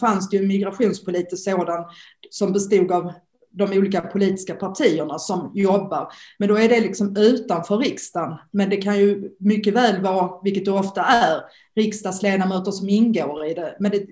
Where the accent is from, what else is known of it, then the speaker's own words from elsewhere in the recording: Malmö, Skåne, Sweden; accent: Malmö; Jag är malmöbo, det hörs väl, eller hur? Hoppas jag i alla fall. Jag märker också under coronan att jag både pratar bredare och svär mer. Så där malmöitiskt, ja.